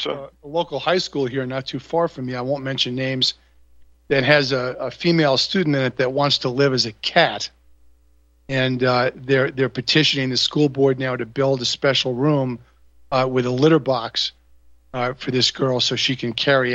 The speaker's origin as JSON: {"language": "English", "region": "New York", "country": "United States", "tie": "born or raised there", "said": "I remember growing up in New York"}